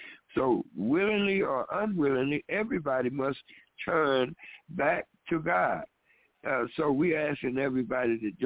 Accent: Mississippi, United States; also born or lived in Chicago; I grew up partly in Mississippi, grew up partially in Chicago

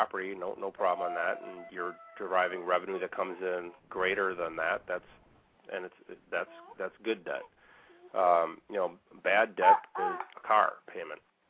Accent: Waukesha, Wisconsin, United States; now in Muskego, United States; No, I live in Muskego. I'm from Waukesha.

